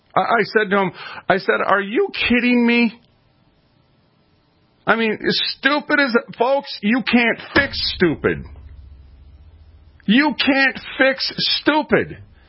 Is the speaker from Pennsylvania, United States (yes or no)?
no; Minneapolis, Minnesota, United States; I was raised in North Minneapolis. That was the hood, as you would know it, or as it would be called.